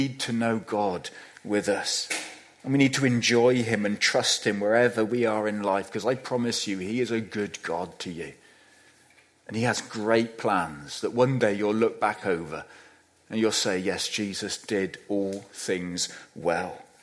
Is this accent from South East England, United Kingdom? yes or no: no; Bradford-on-Avon, South West England, United Kingdom; One of my friends who I grew up with in Bradford-on-Avon, who knew me better than most people